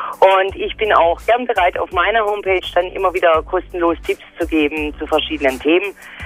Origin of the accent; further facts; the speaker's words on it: Baden-Württemberg, Germany; accent: southern German; now in Rhineland, Germany; Ich komme ursprünglich aus Baden-Württemberg und bin ganz glücklich seit 13 Jahren hier im Rheinland.